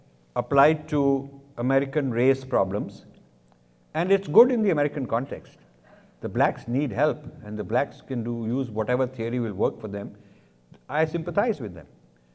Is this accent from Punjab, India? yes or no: yes; Punjab, India; I'm from Punjab, there's no Brahmins there.